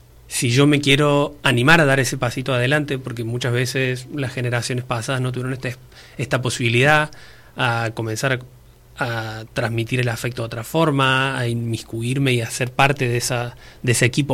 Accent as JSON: {"language": "Spanish", "country": "Argentina", "lives_now": "Spain", "said": "yo vengo de Argentina y tampoco allí hay grupos para padres"}